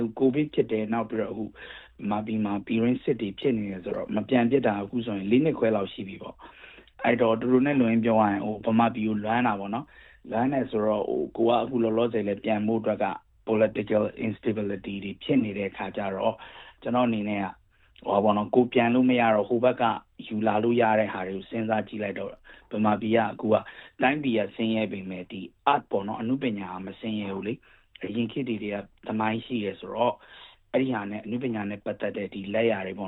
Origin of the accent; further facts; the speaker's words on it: Yangon, Yangon Region, Myanmar; moved away as an adult; now in Australia; ကျွန်တော်ရန်ကုန်သားပေါ့နော်ရန်ကုန်သားအစ်စ်အဲဗမာပြည်မှာတော့ဆရာဝန်ပေါ့ဒီဩစတြေးလျကိုစာဖတ်ရင်းနေပေါ့နော်ဒီကိုအပြီးပြောင်းပြစ်သွားတာပေါ့